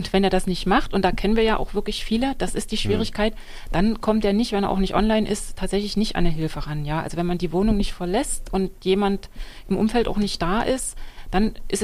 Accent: Magdeburg, Saxony-Anhalt, Germany; also ich komme jetzt aus Magdeburg, deshalb kann ich es nur für Magdeburg sagen

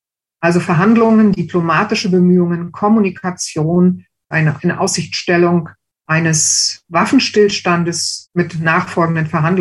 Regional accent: Strausberg, Brandenburg, Germany; In meiner Heimatstadt Strausberg werden demnächst ukrainische Führungskräfte der Armee ausgebildet.

